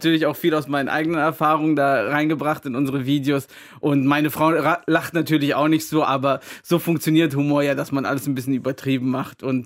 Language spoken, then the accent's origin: German; Shanghai, China; accent: Shanghai; German is a second language; ich bemühe mich, das auch ein bisschen immer so den Shanghaier Schlag mit reinzubringen